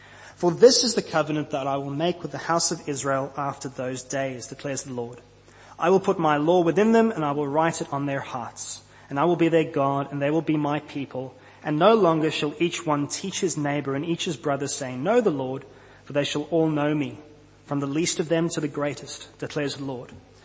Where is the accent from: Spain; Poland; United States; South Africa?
South Africa; moved away as an adult; now in Australia; many of you know that where we've moved to Australia about 4 years ago. We've been here 4 years. We moved from South Africa.